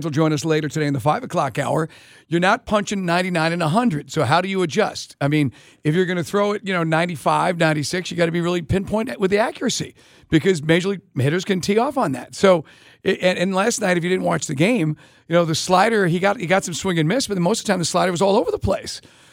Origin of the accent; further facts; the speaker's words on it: New York, United States; but when I was a kid, I grew up in New York, it was Daryl Strawberry.